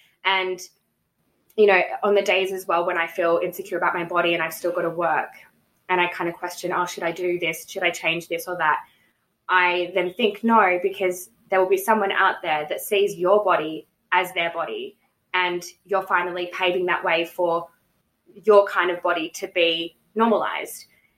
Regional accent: Australia; growing up in Australia, like I never ever saw anyone that looked like me.

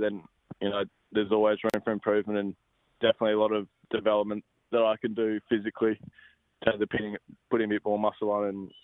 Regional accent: Joondalup, Western Australia, Australia; Yeah, so I grew up in Joondalup, in Perth.

